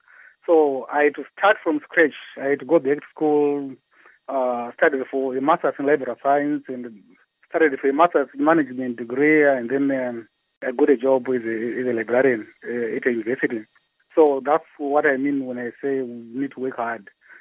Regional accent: Masvingo, Zimbabwe; I grew up in Mafshingo, in the rural areas. I went to Murambwe School, its name, Mchakata Growth Point. You know, I'm still that person, you know. They say what? SRB, from rural background.

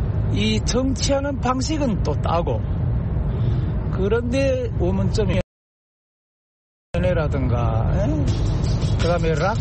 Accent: North Korea; now in United States

